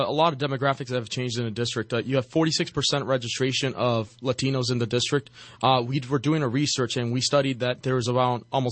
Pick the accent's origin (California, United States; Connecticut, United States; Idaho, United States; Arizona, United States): California, United States; Inglewood; born there; I was born in Inglewood. You know, when someone is not born in an area, they don't understand how the demographics of everything works. You know, it was rough when I lived in Inglewood. And then I moved to Hawthorne.